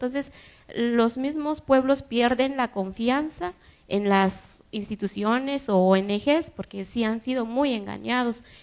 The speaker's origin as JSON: {"language": "Spanish", "country": "Guatemala", "said": "yo pienso en una organización de mi pueblo, de donde vengo, es una asociación de mujeres"}